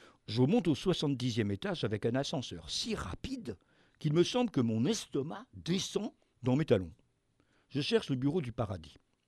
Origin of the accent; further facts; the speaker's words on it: France; J'ai beau lui dire que je suis un Français de souche, et cela depuis au moins 1600 ans